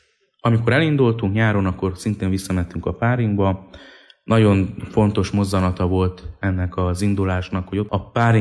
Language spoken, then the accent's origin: Hungarian; Târgu Mureș, Mureș County, Romania; moved away as an adult; Magamról marosvásárhelyi vagyok, és 2000-ben fejeztem be az iskolát, akkor kerültünk fel Kolozsvárra.